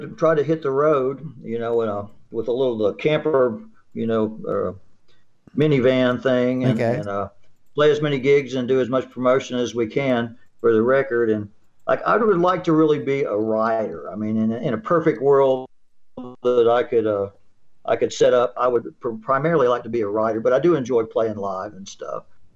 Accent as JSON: {"language": "English", "town": "Atlanta", "region": "Georgia", "country": "United States", "tie": "born or raised there", "also_born_or_lived": "Nashville", "lives_now": "Lynn Haven, United States", "said": "Originally, I was born in Nashville, actually, but I grew up in Atlanta"}